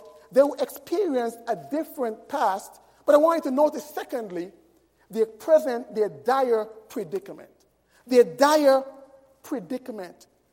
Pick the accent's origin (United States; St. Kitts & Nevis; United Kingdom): St. Kitts & Nevis; Nevis; I can recall as a child growing up in Nevis when we had vacation Bible school teams who would come to our islands